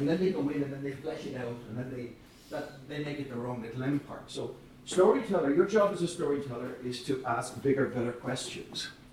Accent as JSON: {"language": "English", "town": "Dublin", "region": "County Dublin", "country": "Ireland", "said": "because I'm from Dublin and I can walk across one part of the city to the other without passing a pub"}